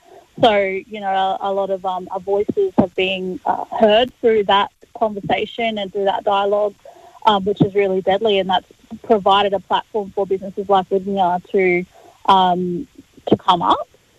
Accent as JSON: {"language": "English", "region": "Queensland", "country": "Australia", "said": "Well, I'm a proud Yuggera woman from down here in southeast Queensland."}